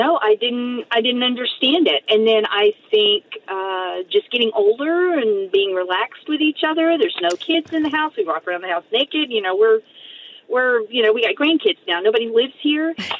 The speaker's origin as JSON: {"language": "English", "region": "Texas", "country": "United States", "said": "I mean, we're from Texas, and he is 100% man"}